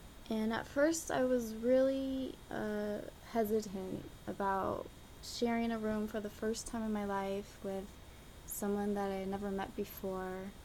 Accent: Thousand Oaks, California, United States; I am 20 years old. I'm from Thousand Oaks, California. Thousand Oaks is a small suburb about 40 minutes north of Los Angeles. I have lived there for almost 13 years now with my parents and two younger brothers.

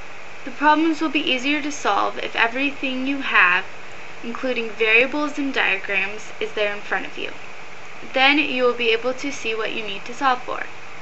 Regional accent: Santa Clarita, California, United States; I am 21 years old. I'm from Santa Clarita, California, and people don't usually know where that is until I say that it is very close to Magic Mountain

